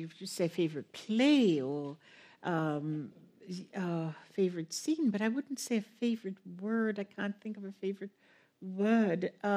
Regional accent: Antigua & Barbuda; moved away; And in less than 10 years after I left, I was sent away from Antigua, I was writing for The New Yorker.

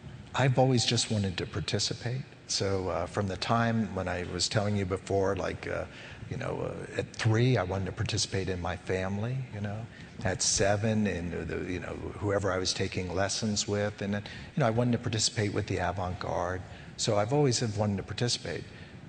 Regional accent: Pennsylvania, United States; Where I grew up in Pennsylvania, you know, different times of the year, people really enjoy celebrating the holidays.

